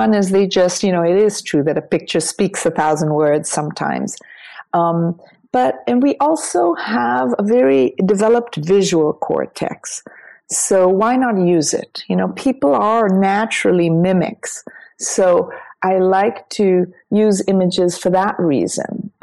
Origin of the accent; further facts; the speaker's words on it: India; I was raised in India, mom's Dutch, father's Indian.